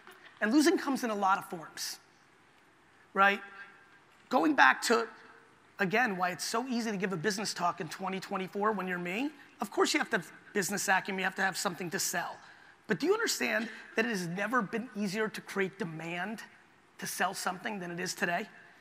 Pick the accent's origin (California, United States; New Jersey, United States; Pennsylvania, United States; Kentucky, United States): New Jersey, United States; And I grew up in Jersey in the 80s, got into fights and got punched in the mouth.